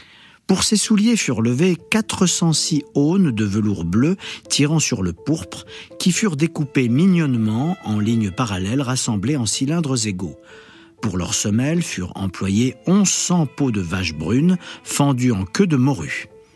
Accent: Grand Est, France; moi j'étais frontalier quand j'étais enfant, j'habitais à la Meuse, donc j'étais à côté de la Belgique.

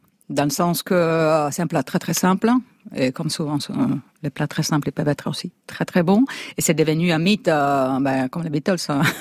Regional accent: Friuli-Venezia Giulia, Italy; born there; je suis quand même née dans le Frioul, c'est la région qui est juste à côté, à nord-est de Venise.

